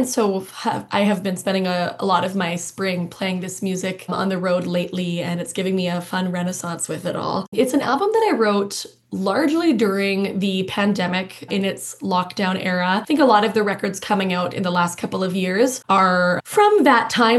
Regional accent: Edmonton, Alberta, Canada; also born or lived in Banff; And I grew up largely in Edmonton, but as a kid, I lived in Banff, right on Tunnel Mountain as well, for some of my formative years

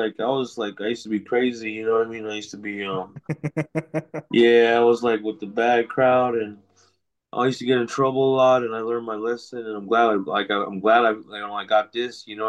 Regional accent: Mini Farms, United States; now in Winslow, United States; I'm from the Navajo Reservation, Mini Farms to be exact, the central part of the res. But I live in Winslow on the border town

